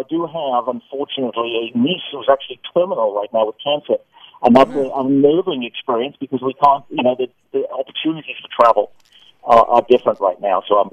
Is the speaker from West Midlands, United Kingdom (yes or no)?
no; Port Talbot, Wales, United Kingdom; I'm from Wales, and, okay. Which is it's right on the beach. It is a town called Port Talbot. On one side of the beach is British Steel Corporation, and on the other side is British Petroleum Chemicals.